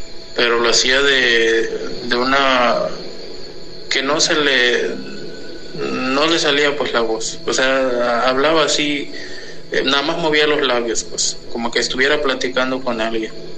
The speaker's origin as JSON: {"language": "Spanish", "region": "Chiapas", "country": "Mexico", "said": "Nosotros somos de Chiapas."}